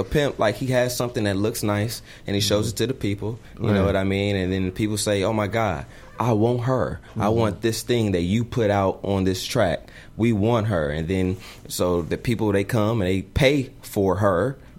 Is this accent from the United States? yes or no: yes; California, United States; Like, cause I'm from South Central, you know, and everybody like has entertainment dreams.